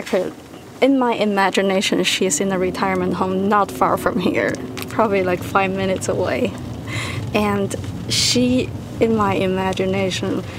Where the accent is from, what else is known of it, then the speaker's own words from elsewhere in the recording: China; now in United States; You know, I'm not from California. I immigrated from China, and so I thought, you know, it doesn't matter if I'm from elsewhere.